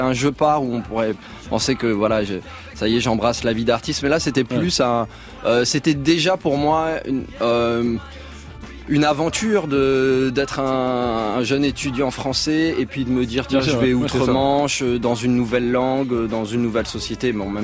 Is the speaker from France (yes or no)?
no; Burundi; J'ai grandi au Burundi, où les enfants on apprend vraiment le respect de l'adulte.